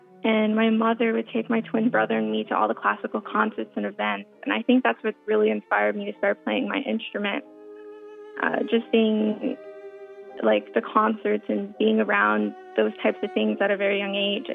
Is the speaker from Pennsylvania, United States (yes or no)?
no; Milford, Connecticut, United States; I am 18 years old. I am from Milford, Connecticut